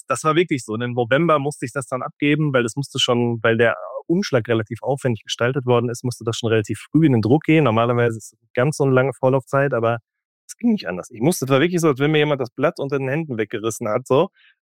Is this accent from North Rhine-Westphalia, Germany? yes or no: yes; North Rhine-Westphalia, Germany; Und man kommt auch wirklich von Hölzgen auf Stöcksken, wie man bei uns im Ruhrgebiet sagt.